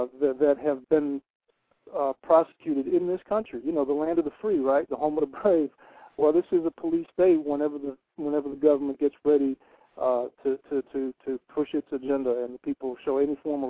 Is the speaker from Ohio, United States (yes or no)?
yes; Cleveland, Ohio, United States; You know, and I grew up in Cleveland, Ohio, you know, and I was alive when that happened.